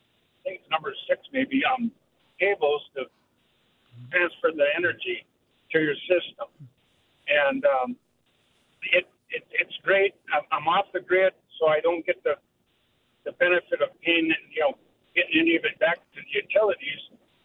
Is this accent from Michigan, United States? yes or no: yes; Menominee, Michigan, United States; from Menominee on the way to Milwaukee, and I have a solar system.